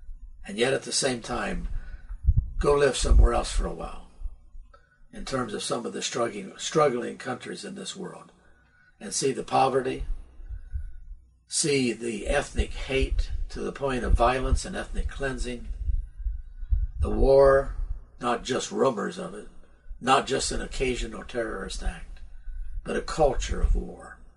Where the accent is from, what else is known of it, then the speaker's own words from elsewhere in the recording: United States; I was born in the 40s. I was a post-World War II baby. And as a result of that, I grew up in America